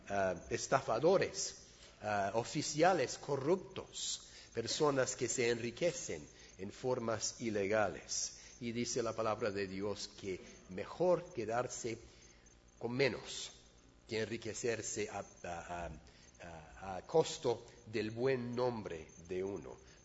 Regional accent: England, United Kingdom; De niño en Inglaterra, de joven en Inglaterra, la vida era tranquilita.

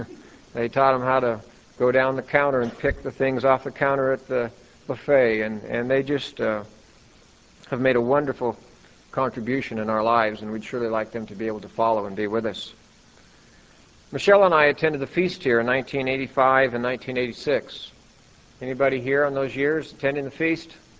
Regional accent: Northwest, United States; I grew up in the Northwest, as was mentioned.

